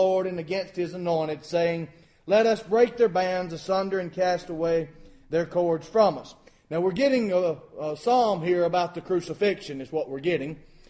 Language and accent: English; Alabama, United States; Now, you've got another preacher from Arkansas, and I'm a preacher from Alabama